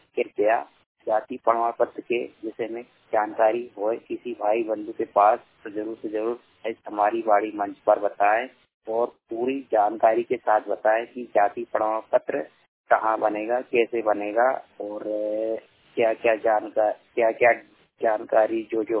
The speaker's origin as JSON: {"language": "Hindi", "town": "Bhopal", "region": "Madhya Pradesh", "country": "India", "said": "मैं भोपाल जिले का रहने वाला हूँ, मेरी पढ़ाई 12वीं तक है।"}